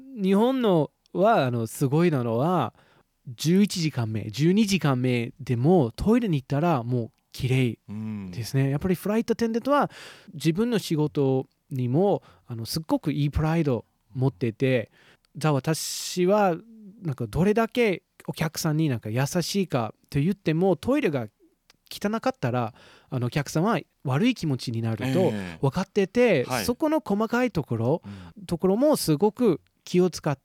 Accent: United States; Japanese is a second language; で僕はアメリカ人だからすごくでもと言いたいけど

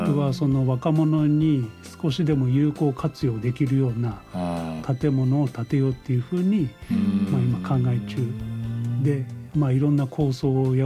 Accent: Kanazawa, Ishikawa, Japan; 私の実家は金沢市の片町にありまして

